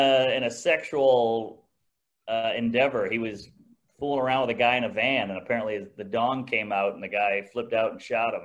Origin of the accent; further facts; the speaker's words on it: New Orleans, Louisiana, United States; No, I grew up in New Orleans, Louisiana, born and raised in a weird house that was like a dilapidated mansion in a poor neighborhood.